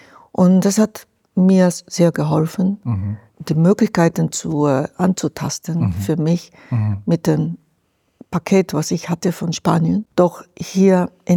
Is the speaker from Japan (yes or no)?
yes; Japan; moved away; Meine Kindheit und Jugend in Japan war relativ eng